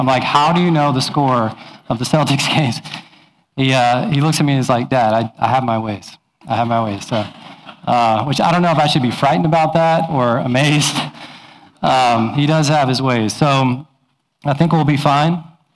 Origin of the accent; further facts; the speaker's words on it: New Zealand; born there; Now, some of you may know that I'm a Kiwi. So I'm a Kiwi at heart. I was born in New Zealand. I have family in New Zealand.